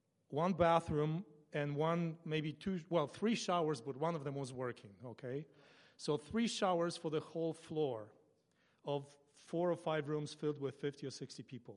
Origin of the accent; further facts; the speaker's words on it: Poland; moved away as an adult; My wife and I were born in Poland. We grew up in Poland, which was a communist country at that time.